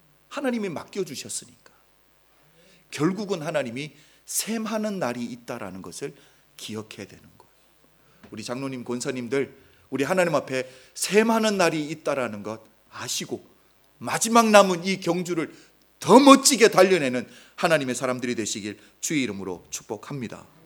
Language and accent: Korean; South Korea; now in Germany; 우리는 한국 사람으로 지금 독일에 살고 있어요.